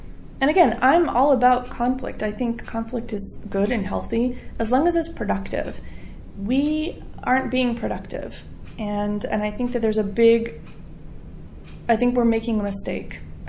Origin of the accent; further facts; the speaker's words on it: Northwest, United States; and I was born in Washington and raised most of my life in the Northwest.